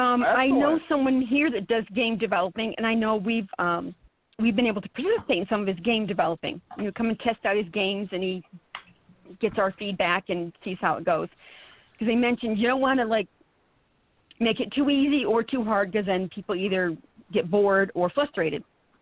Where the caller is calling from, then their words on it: Saranac Lake, New York, United States; From Saranac Lake.